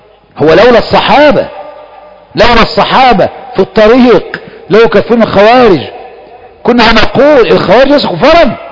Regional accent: Egypt; وسعودي وانا مصري

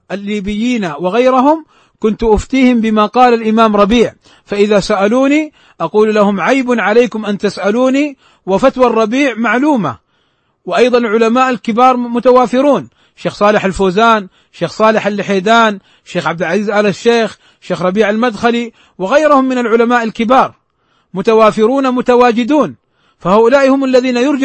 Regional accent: Saudi Arabia; بيان من وزارة الداخلية عندنا في المملكة العربية السعودية

